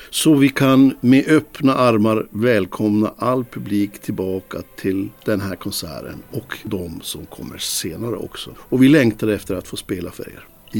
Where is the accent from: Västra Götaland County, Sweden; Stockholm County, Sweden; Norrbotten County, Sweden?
Norrbotten County, Sweden; Luleå; also born or lived in Umeå; Jag är norrbottning från början, född i Luleå.